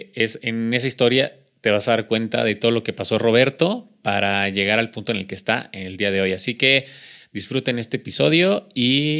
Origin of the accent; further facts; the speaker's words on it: Mexico City, Mexico; soy de la Ciudad de México y como ya les dijo Velvet, soy su vecino hace 3 años y estamos muy felices de vivir aquí en Cibatá.